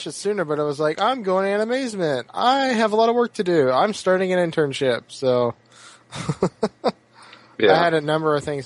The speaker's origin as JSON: {"language": "English", "region": "the South", "country": "United States", "said": "I'm from the South, and you're from the Midwest, West Coast, so."}